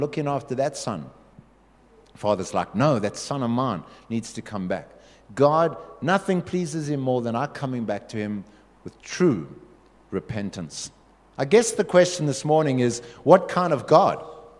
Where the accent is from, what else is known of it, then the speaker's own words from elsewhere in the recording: South Africa; You know, we didn't function like that as South African soldiers.